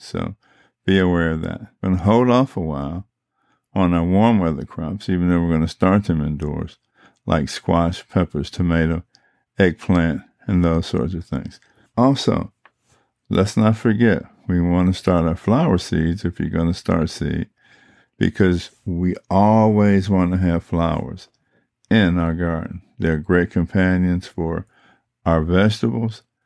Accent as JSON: {"language": "English", "town": "Chicago", "region": "Illinois", "country": "United States", "tie": "born or raised there", "said": "Those of us that are born and raised in Chicago or have been in Chicago for any significant amount of time recognize that our weather can be pretty unpredictable."}